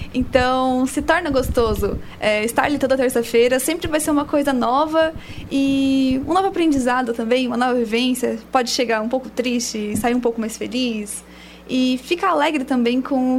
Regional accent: Fartura, São Paulo, Brazil; Eu sou de Fartura, São Paulo.

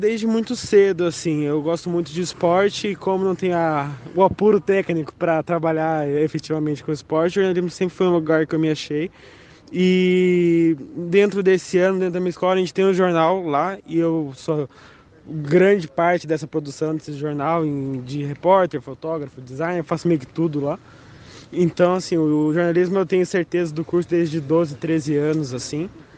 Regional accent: Itapetininga, São Paulo, Brazil; tenho 17 anos, sou de Tapetininga, São Paulo.

